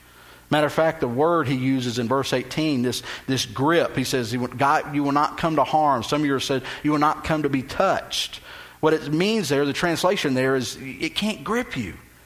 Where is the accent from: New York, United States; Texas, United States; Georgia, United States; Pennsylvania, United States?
Texas, United States; I grew up in Texas where we had St. Augustine, and you couldn't kill it.